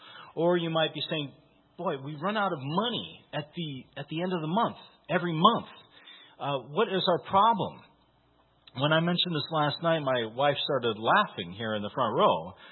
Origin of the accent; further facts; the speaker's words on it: Iowa, United States; I had friends where I grew up in Bent North, Iowa